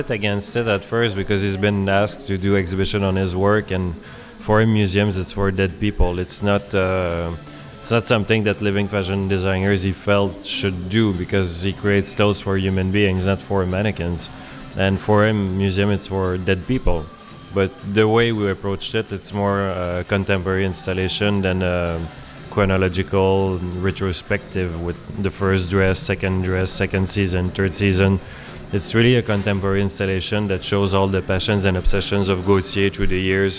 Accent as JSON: {"language": "English", "town": "Montreal", "region": "Quebec", "country": "Canada", "said": "I'm from Montreal"}